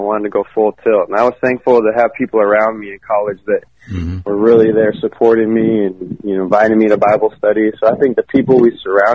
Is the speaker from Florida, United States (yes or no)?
no; Washington, United States; We played the Huskies, so I was in my home state.